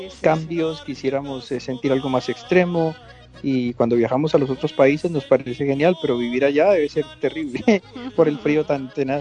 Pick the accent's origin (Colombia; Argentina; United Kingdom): Colombia; Medellín, Antioquia; Yo soy de Medellín, Colombia.